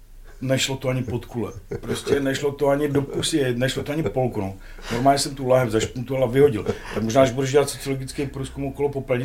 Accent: Olomouc, Olomouc Region, Czechia; protože jsem z Hané, my Olomoučáci jsme jaký šetrní

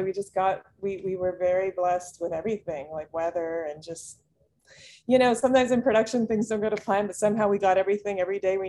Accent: Bahamas; Well, I grew up in the Bahamas. I was born here, and I got into modeling.

